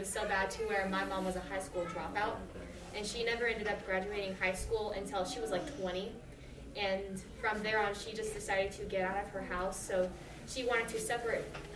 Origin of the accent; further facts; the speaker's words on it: Raytown, Missouri, United States; we ended up in Raytown. And luckily for me, I was still little, but I also still had memories. And growing up in Raytown